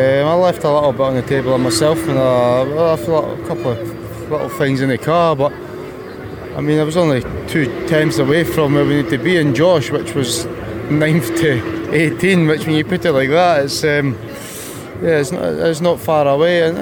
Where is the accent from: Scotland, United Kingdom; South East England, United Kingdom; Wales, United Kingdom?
Scotland, United Kingdom; But I'm used to this. I'm Scottish.